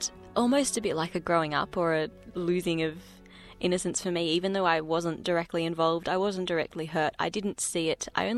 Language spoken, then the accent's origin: English; New South Wales, Australia; So my mum is from New Zealand, my dad's from Malaysia. My ethnicity is Chinese. I've lived in the Shire ever since I was three. I grew up on a river slightly inland from here